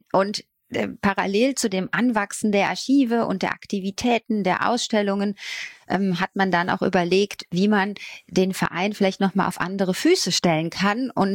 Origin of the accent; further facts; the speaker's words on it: Rhineland, Germany; also born or lived in Düsseldorf; Nein, ich bin keine Kölnerin, okay. Aber man hört es vielleicht, ich bin Rheinländerin.